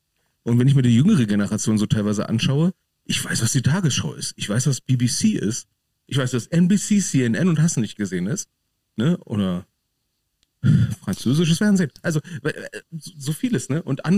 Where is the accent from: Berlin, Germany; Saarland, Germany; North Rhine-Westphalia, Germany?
Berlin, Germany; Da kommst du als Berliner. Ich komme da seit 20 Jahren nicht so richtig drauf klar, ne?